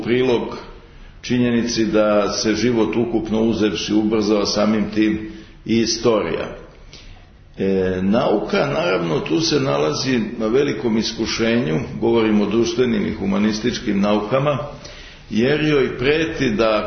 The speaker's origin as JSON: {"language": "Serbian", "country": "Serbia", "said": "kao Srbin, kao čovjek koji živi ovdje gdje živi, u Beogradu, u Srbiji"}